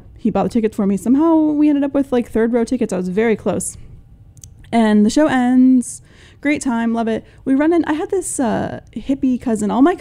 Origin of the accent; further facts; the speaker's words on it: Charleston, South Carolina, United States; but we grew up in the Charleston area. It's a tri-county area, and we lived in Dorchester County.